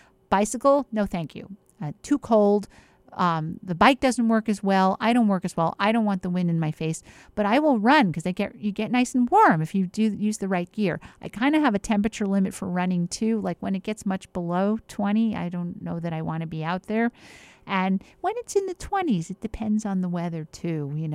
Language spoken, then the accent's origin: English; New Jersey, United States; I grew up in New Jersey, and I think New Jersey is far enough south that you find that it gets hot enough that most people get in the water.